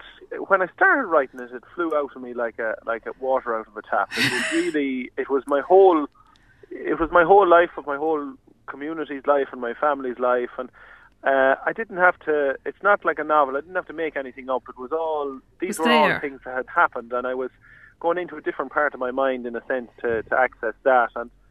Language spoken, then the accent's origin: English; Ireland; And I suppose as Irish people, we are very funny.